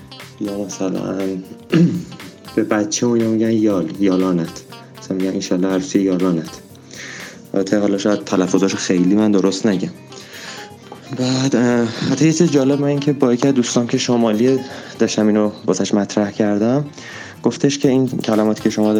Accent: Karaj, Alborz, Iran; من متولد کرج هستم و بزرگ شده کرج. پدر مادرم آذری زبانن

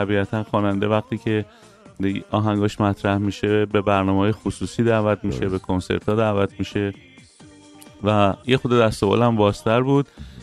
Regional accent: Tehran, Tehran Province, Iran; born there; من هر کسی از من این سوالو میکنه من میگم ایرانی هستم، چون فرقی نمیکنه، همه قوم ها جزیره صف هستیم و ایرانی هستیم، ولی من تهران به دنیا اومدم

